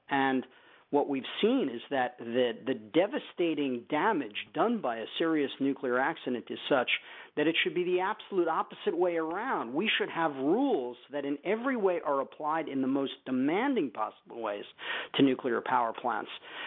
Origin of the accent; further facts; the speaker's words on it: New York City, New York, United States; I grew up on the Hudson, in New York City